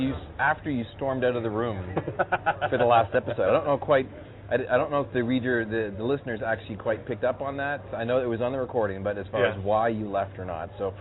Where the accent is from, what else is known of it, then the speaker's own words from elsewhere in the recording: Canada; I hail from the Canadian side of the 49th parallel north of the U.S.